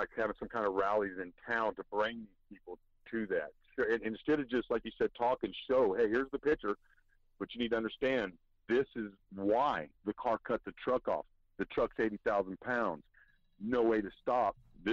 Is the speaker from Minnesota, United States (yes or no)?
no; Bakersfield, California, United States; I'm co-founder of Bakersfield's Motorcycle Awareness out of Bakersfield, California, my hometown.